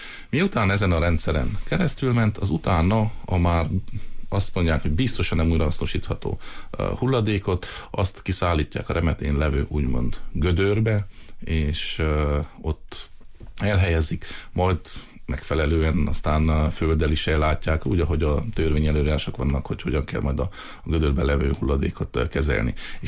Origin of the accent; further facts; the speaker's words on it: Odorheiu Secuiesc, Harghita, Romania; én is székelyudvarhelyi vagyok